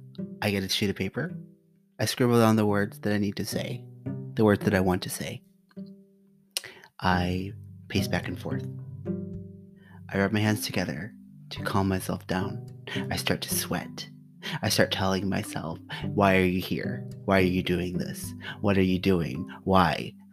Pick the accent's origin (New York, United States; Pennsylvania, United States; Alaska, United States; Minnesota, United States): Minnesota, United States; Rochester; born there; I was born in Rochester, Minnesota, one of 9 kids. I am the baby.